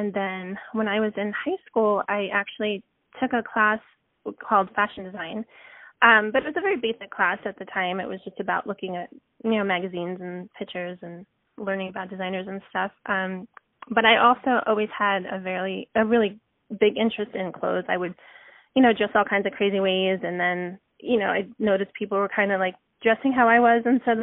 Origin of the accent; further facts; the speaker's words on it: Las Vegas, Nevada, United States; And so I was really excited to finally get to meet everybody because I'm from Las Vegas.